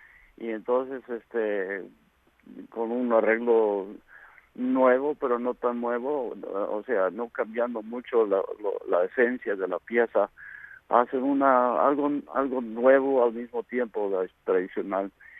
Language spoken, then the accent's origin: Spanish; California, United States; now in Washington, United States; Vivo en Washington, pero soy de California.